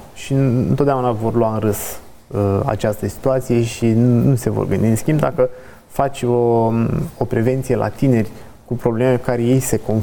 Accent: Romania; Să nu uităm că noi, ca și români, atunci când plecăm într-un concediu pe afară

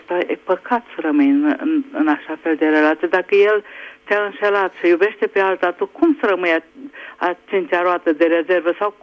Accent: Budapest, Hungary; din Budapesta.

